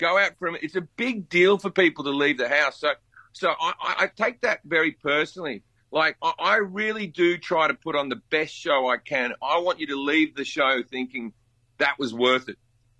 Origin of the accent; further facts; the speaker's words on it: California, United States; I come from California where weed is completely legal.